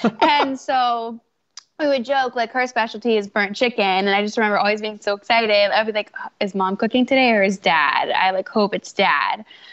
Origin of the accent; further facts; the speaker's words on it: Virginia, United States; Like I said, I grew up in Fairfax County. I've stayed in Fairfax County. I love the area.